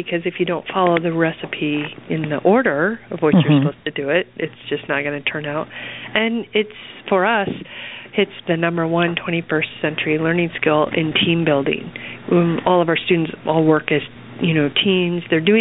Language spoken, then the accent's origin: English; Iowa, United States; I grew up on real food. I grew up in Iowa, and my mother cooked